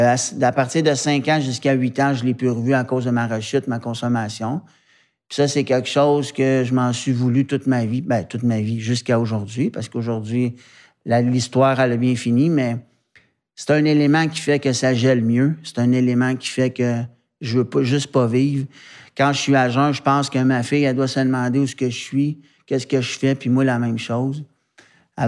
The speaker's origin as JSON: {"language": "French", "town": "Montreal", "region": "Quebec", "country": "Canada", "said": "je suis originaire de Montréal."}